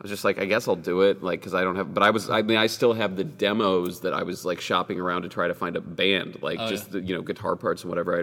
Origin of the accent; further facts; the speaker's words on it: Ohio, United States; also born or lived in Cincinnati, United States / North Carolina, United States; I go back to Ohio, my parents live an hour from Columbus, so if I'm in my hometown or if I'm in Columbus or even in Cincinnati where I lived for a while, that feels like home